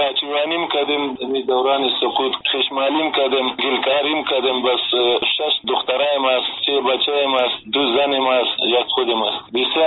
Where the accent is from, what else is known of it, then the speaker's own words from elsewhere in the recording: Afghanistan; ما افغان هستیم، مسلمان هستیم